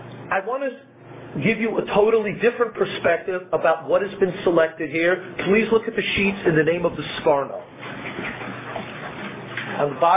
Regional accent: New York City, New York, United States; when I grew up in Borough Park

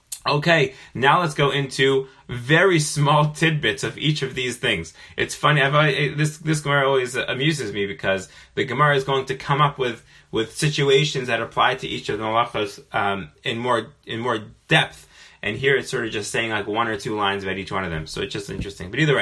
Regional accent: Kansas, United States; I am from Kansas, but I did not have a farm, believe it or not.

